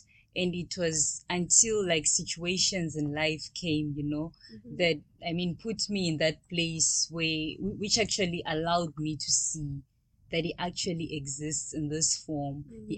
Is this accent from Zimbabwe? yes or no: yes; Zimbabwe; now in Moscow, Russia; I'm from Zimbabwe, and I'm a medical student currently studying at the National Research Medical University here in Russia, Moscow.